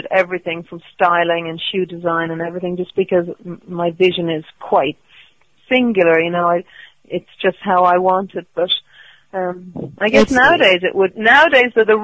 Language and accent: English; Ireland; because I'm Irish, too, you know.